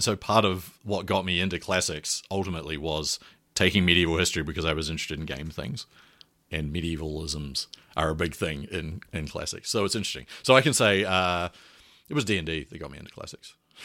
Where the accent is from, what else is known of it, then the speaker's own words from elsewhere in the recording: New Zealand; So I'm a New Zealander, and I did all my undergraduate and previous education in New Zealand.